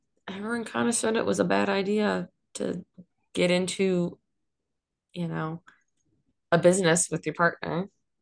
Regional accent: Midwest, United States; also we're from the Midwest, like that shit doesn't cost that much.

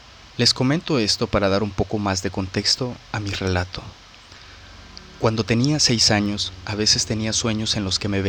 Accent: Tonalá, Jalisco, Mexico; Soy de Tonalá, Jalisco. Actualmente tengo 27 años.

